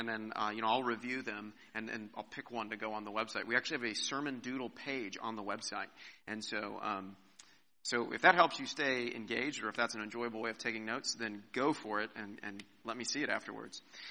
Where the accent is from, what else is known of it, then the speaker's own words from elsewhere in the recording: Kansas, United States; I grew up in Southwest Kansas.